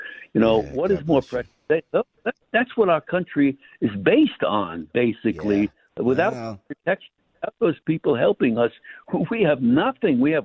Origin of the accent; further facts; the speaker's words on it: Brooklyn, New York, United States; now in New York City, United States; Listen, I'm a New Yorker. I was born in Brooklyn, and I've lived in New York City since I'm 19 years old. For many and many a years, spent my whole life there.